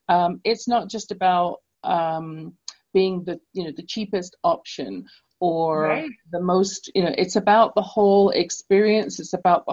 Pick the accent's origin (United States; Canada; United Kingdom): United Kingdom; England; as I grew up in England